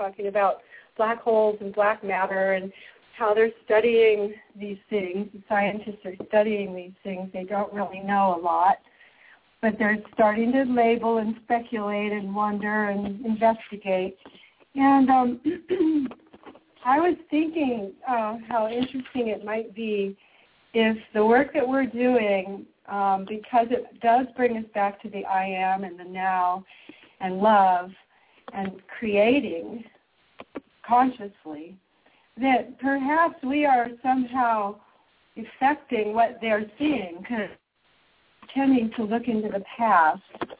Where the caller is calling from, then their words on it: Ashland, Oregon, United States; from Ashland, Oregon.